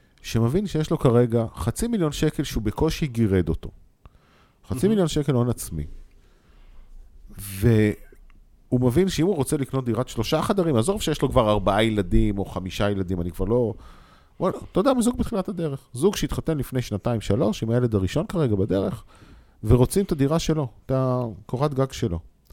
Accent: Kiryat Motzkin, Haifa District, Israel; born there; בקריית מוצקין, עיר שאני מאוד אוהבת, נולדתי בה דרך אגב

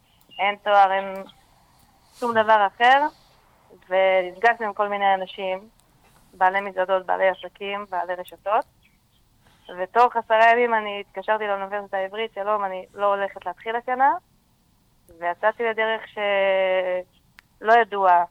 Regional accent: Bustan HaGalil, Northern District, Israel; אני במקור מאושב בוסם הגליל, לעדקו, שם נולדתי, שם גדלתי

